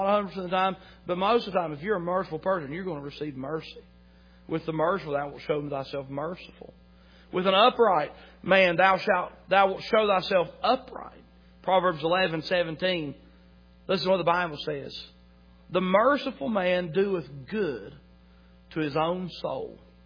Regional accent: Chilhowee, Virginia, United States; I said, "Well, I'm from Chilhowee, Virginia."

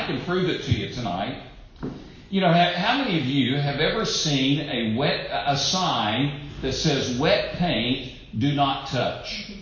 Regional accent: Tennessee, United States; But I grew up Scots-Irish. Our family lived in Scotland 400 years ago

